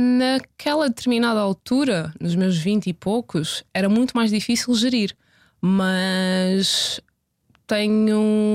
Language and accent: Portuguese; Luanda, Angola; moved away as an adult; also born or lived in Leeds; Eu saí de Luanda aos 18, fui para Leeds, norte de Inglaterra.